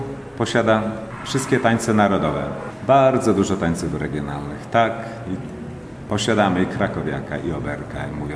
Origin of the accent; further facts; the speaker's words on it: Subcarpathian Voivodeship, Poland; Ja osobiście jestem urodzony w Polsce. Pochodzę z tej ziemi rzeszowskiej, gdzie obecnie się znajdujemy.